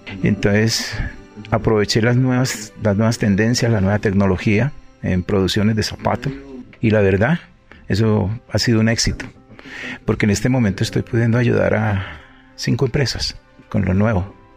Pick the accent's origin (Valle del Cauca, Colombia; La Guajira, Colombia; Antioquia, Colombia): Valle del Cauca, Colombia; Cali; Primero tuve fábrica, entonces yo soy caleño